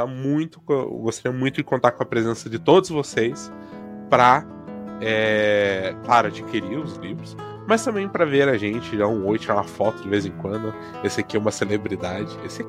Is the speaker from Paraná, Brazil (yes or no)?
yes; Curitiba, Paraná, Brazil; aqui como um bom curitibano, eu preciso lutar, porque o meu povo não vai ficar calado